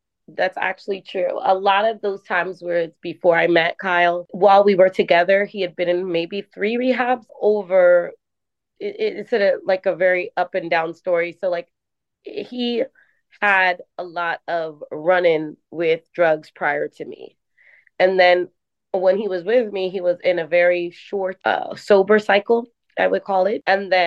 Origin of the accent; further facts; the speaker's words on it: Jamaica; So, and we're also from Jamaica.